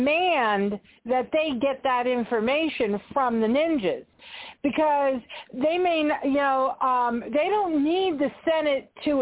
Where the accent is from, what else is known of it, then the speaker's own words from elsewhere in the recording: New York, United States; I'm from New York, and I'm just so disappointed in what's going on there.